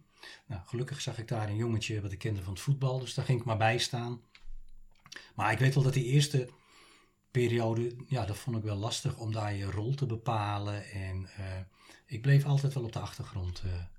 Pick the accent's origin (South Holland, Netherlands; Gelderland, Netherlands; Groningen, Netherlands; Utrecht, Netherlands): Utrecht, Netherlands; also born or lived in Zeist; ik ben in Zeist geboren. Hebben we 2,5 jaar gewoond, toen zijn we naar Utrecht gegaan.